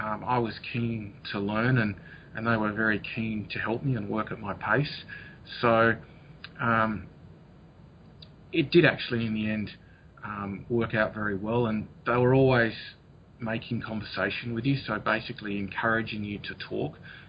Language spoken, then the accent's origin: English; Australia; moved away as an adult; now in United States; I'm an Australian geologist who came to the US in 2010.